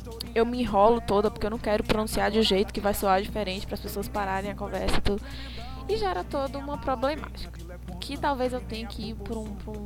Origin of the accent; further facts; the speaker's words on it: Recife, Pernambuco, Brazil; não, não sou daqui, sou de Recife.